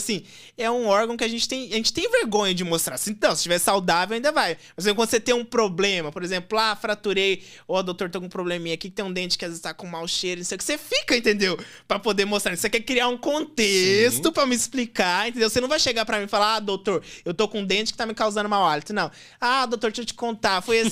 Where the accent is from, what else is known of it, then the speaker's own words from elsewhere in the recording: Minas Gerais, Brazil; Porque assim, eu sou de Minas, eu gosto de conversar.